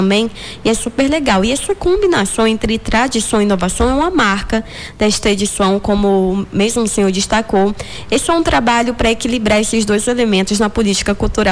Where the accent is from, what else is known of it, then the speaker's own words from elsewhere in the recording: Acre, Brazil; Você que é acreano, pode até ir embora para outro lugar, mas sempre vai falar, ah, eu sou acreana.